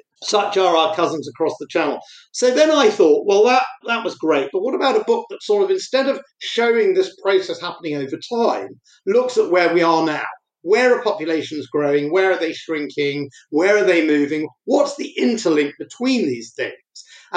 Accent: Wembley, London, United Kingdom; being born and brought up in Wembley, one of the first parts of London to experience very rapid demographic and ethnic change, which I observed growing up in the 60s and 70s and 80s.

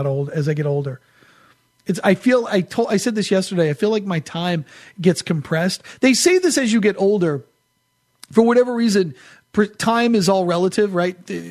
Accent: New England, United States; I grew up in New England and watched a lot of Celtics games as a kid.

